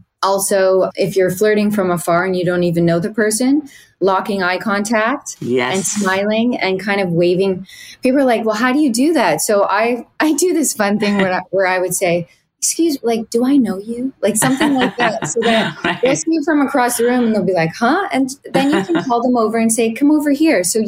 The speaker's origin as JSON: {"language": "English", "town": "Brantford", "region": "Ontario", "country": "Canada", "tie": "born or raised there", "said": "You know, I'm a small town girl. I grew up in Brantford, Ontario"}